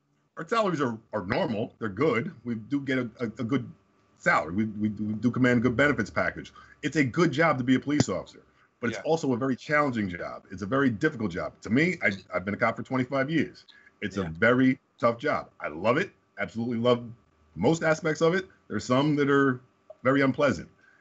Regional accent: Summit, New Jersey, United States; As you said, Summit is a very nice town. I grew up in Summit. I love the city.

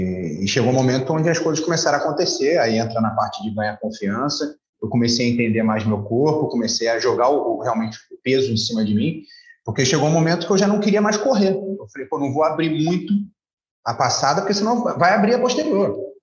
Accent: Rio de Janeiro, Brazil; Cara, eu sou nascido e criado do lado do Maracanã, né? Eu sou da Tijuca, eu Maracanã andando, tá? 400 metros do Maracanã era onde eu morava.

